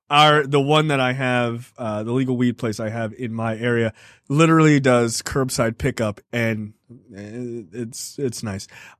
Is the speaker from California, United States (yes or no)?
no; Maryland, United States; I'm from Maryland, very blue.